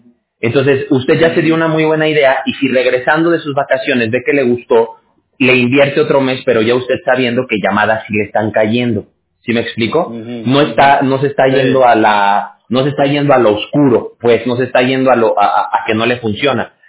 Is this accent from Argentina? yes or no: no; Aguascalientes, Mexico; Yo soy de Aguascalientes. ¿Ubica Aguascalientes usted?